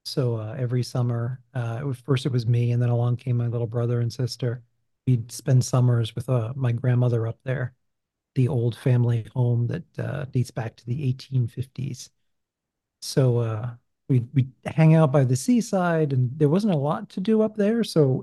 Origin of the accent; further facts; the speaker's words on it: Massachusetts, United States; So, born in Massachusetts. I grew up on the North Shore, north of Boston.